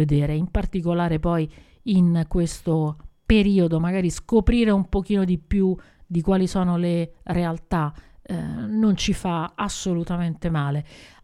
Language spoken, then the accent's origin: Italian; Rome, Lazio, Italy; Da romana dico alcune scene del film legate a Roma, alla città di Roma, sono veramente impressionanti.